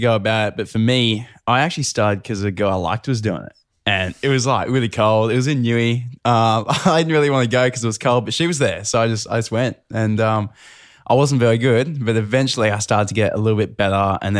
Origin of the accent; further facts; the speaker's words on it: Newcastle, North East England, United Kingdom; So I grew up in Newcastle